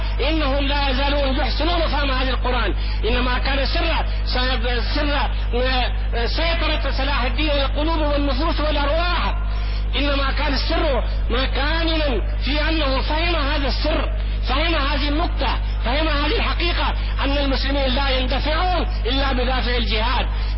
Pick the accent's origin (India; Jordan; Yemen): India; انا هندي الثقافة، انا رجل ولدت ونشأت في الهند، ولكن اؤمن بمحمد عليه الصلاه والسلام، اؤمن بالقران